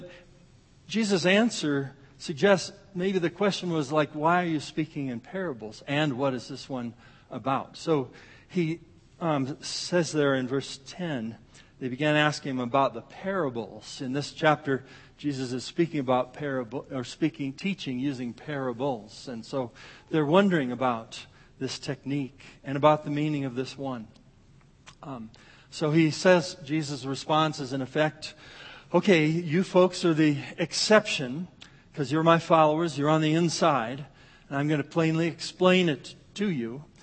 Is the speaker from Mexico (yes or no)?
no; Iowa, United States; I grew up in Iowa. You take a shovel, dig it in, turn it over. It's Miracle-Gro.